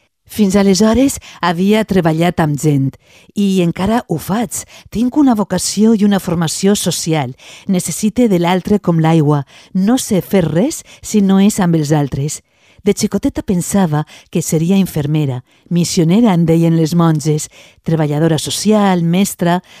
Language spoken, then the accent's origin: Catalan; Algemesí, Valencian Community, Spain; accent: apitxat Valencian; also born or lived in Argentina; Vaig néixer a l'Argentina, però em considero valenciana d'Algemesí. El públic m'ho nota pel meu valencià apitzat.